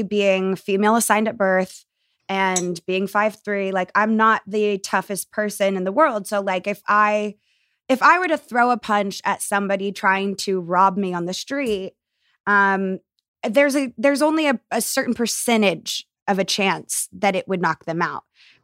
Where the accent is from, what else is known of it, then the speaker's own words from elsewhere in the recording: the South, United States; as a kid growing up in the South